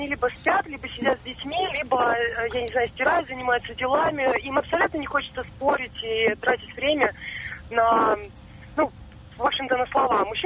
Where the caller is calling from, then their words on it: Moscow, Russia; Я звоню из Москвы